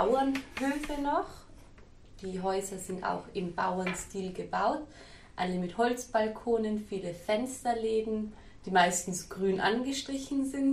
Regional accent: Tyrol, Austria; Ich komme aus dem Tannheimer Tal. Das ist ein kleines Tal an der Grenze zu Deutschland. Besteht aus 5 Orten. Der Ort, aus dem ich komme, hat 600 Einwohner.

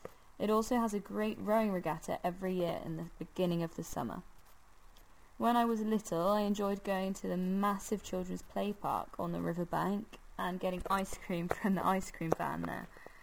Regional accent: England, United Kingdom; I come from England and I live in a village called Sonning Common, nearby are the towns of Reading and Henley-on-Thames. Henley is my favourite because it is beautiful and full of little local shops. Reading is much more commercial.

